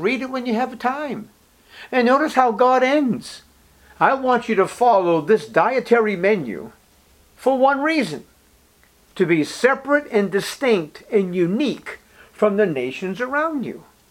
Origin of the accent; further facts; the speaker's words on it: Boston, Massachusetts, United States; I remember growing up in East Boston in this Italian community, Roman Catholic to the core, and as much as Italian as a bowl of spaghetti.